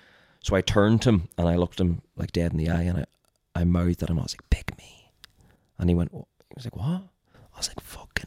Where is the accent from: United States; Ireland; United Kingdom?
Ireland; I'm a contestant from Ireland.